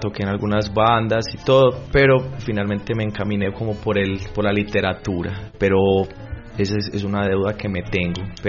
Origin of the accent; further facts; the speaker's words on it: Pasto, Nariño, Colombia; accent: Pasto; Por mi acento, imagínate.